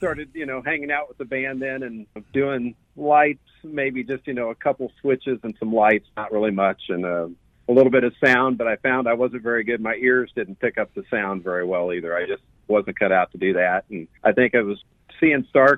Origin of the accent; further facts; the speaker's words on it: Champaign, Illinois, United States; also born or lived in Springfield; Champaign, virtually all my life. My folks moved from Springfield, Illinois, right after I was born. So Champaign, I grew up in, was my whole life there. Went to Centennial High School, graduated there